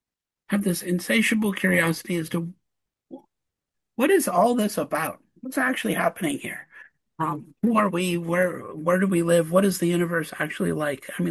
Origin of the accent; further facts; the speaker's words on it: Wisconsin, United States; I grew up in Wisconsin, and we drove up there to look for it one day